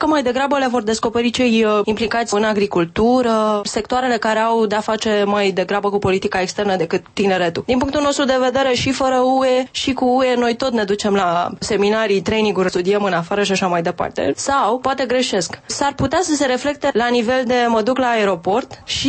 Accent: Romania; ceea ce pe mine, ca român, m-a emoționat foarte tare.

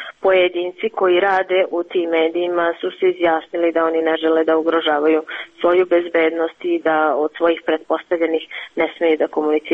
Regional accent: North Mitrovica, Mitrovica District, Kosovo; Ja sam rođena Mitrovčanka. Rođena sam u Severnoj Mitrovici, živjela sam tu pre rata, većim delom u toku rata.

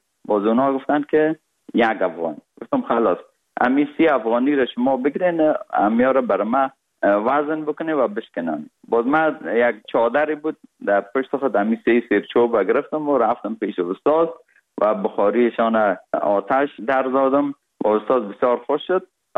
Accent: Kabul, Afghanistan; born or raised there; also born or lived in Parwan

